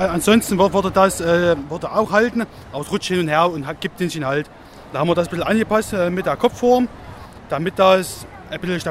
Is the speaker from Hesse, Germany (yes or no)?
no; Zeitz, Saxony-Anhalt, Germany; Aus der Gegend kommen wir, aus Zeitz.